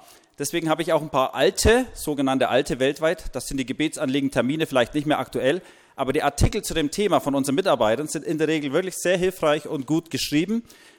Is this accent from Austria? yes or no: no; Bavaria, Germany; Ich komme aus Oberfranken, auch aus einer frommen Ecke.